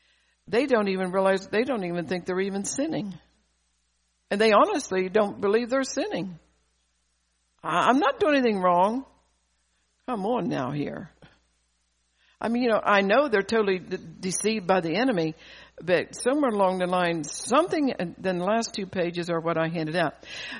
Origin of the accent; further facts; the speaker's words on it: Delaware, United States; you know I'm from Delaware and you're living in Florida